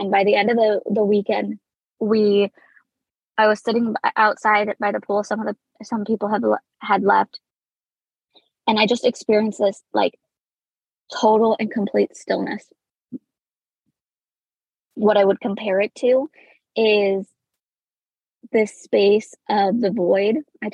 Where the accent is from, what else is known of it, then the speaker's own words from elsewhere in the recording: Idaho, United States; And I'm from North Idaho.